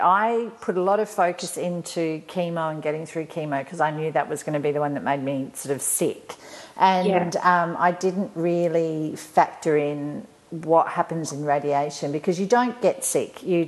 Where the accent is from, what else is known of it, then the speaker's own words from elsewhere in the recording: Adelaide, South Australia, Australia; because we're both from Adelaide, and she's just a bit younger than me